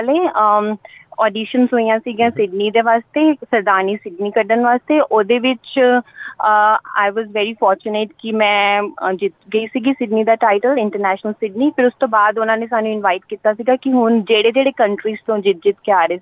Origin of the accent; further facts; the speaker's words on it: Mohali, Punjab, India; ਕਿਉਂਕਿ ਮੈਂ ਚੰਡੀਗੜ੍ਹ ਤੋਂ ਬਿਲੋਂਗ ਕਰਦੀ ਹਾਂ, ਹੁਣ ਮੋਹਾਲੀ, ਚੰਡੀਗੜ੍ਹ ਦਾ ਬਰਥ ਹੈ, but I have been born boat up in Mohali.